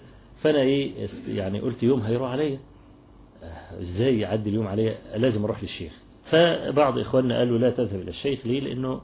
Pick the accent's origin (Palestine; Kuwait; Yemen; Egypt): Egypt; حتى أن الشيخ محمد إسماعيل يعني حفظه الله عندنا في مصر بعت لي رسالة